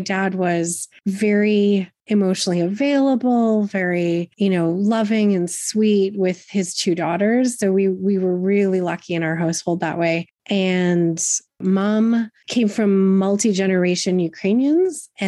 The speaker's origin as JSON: {"language": "English", "town": "Edmonton", "region": "Alberta", "country": "Canada", "tie": "born or raised there", "said": "I grew up in Edmonton."}